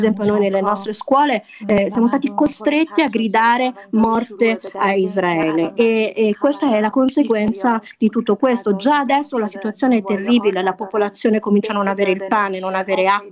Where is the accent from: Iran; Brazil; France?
Iran; now in Italy; il mio augurio e il mio sogno per l'Iran, per il mio paese, è un nuovo inizio